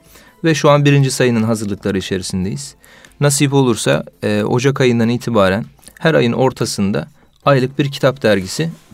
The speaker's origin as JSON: {"language": "Turkish", "region": "Konya", "country": "Turkey", "tie": "born or raised there", "lives_now": "Istanbul, Turkey", "said": "Konya'da doğdum, büyüdüm. Sakarya'da sosyoloji okudum. Sosyolojide yüksek lisansım devam ediyor Sakarya Üniversitesi'nde. Bir süredir de İstanbul'dayım."}